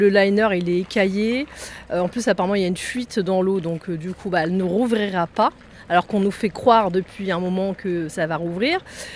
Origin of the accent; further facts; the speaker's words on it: Normandy, France; Moi, je viens de Normandie et ça fait une semaine que je suis dans le camping